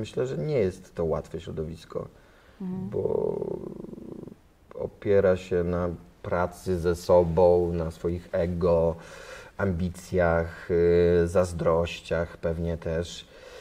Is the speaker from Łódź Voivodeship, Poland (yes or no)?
yes; Łódź, Łódź Voivodeship, Poland; accent: Łódź street speech; Jestem z Łodzi i mówiłem tak bardzo knajacko, tak to określano, ulicznie.